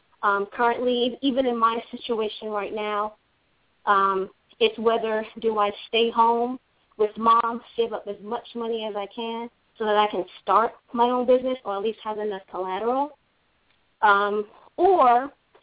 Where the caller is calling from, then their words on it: Maryland, United States; I'm calling from Maryland.